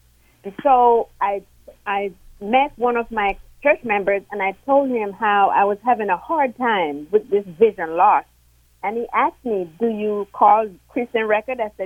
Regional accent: Jamaica; now in Atlanta, United States; Originally, I'm from Jamaica, but I live in Atlanta, Georgia.

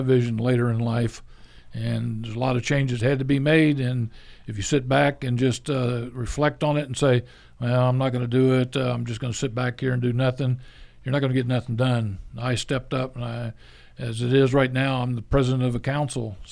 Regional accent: Lakeland, Florida, United States; born there; I was born in Lakeland, Florida, Polk County, so I'm an original Floridian, Florida cracker.

